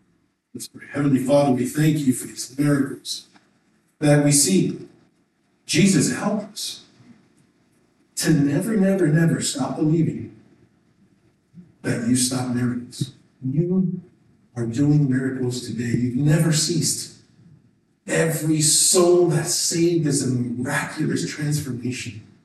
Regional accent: New York City, New York, United States; Listen, born and raised in New York City

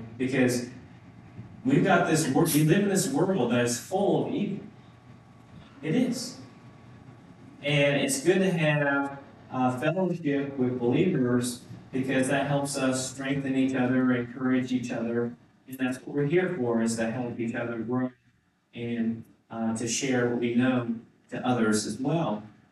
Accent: Kansas, United States; Now, I grew up in Kansas, as most of you have heard. My parents were farmers. They farmed over 3,000 acres.

